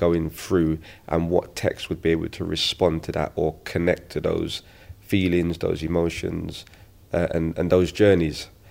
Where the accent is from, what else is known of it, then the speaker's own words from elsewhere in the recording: London, United Kingdom; as a youngster growing up in East London